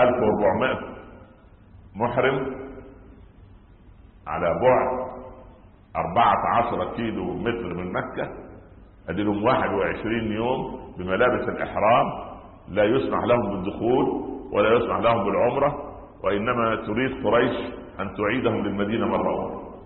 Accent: Egypt; يعني ها عندنا في مصر الحمد لله كان اسمه شيخ او عالم او استاذ، هنا عندنا ربنا يبارك في اولادنا في الخليج مطور

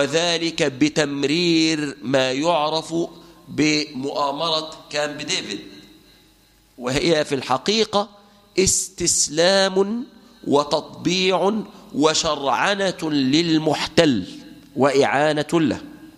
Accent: Egypt; ولكن بما يساير الدول العربية إلى بلادنا مصر مثلا

